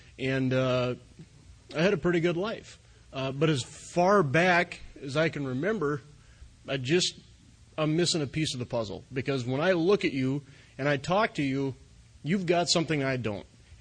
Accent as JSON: {"language": "English", "town": "Glenburn", "region": "North Dakota", "country": "United States", "tie": "born or raised there", "said": "growing up in Glenburn, North Dakota, there isn't a lot to do."}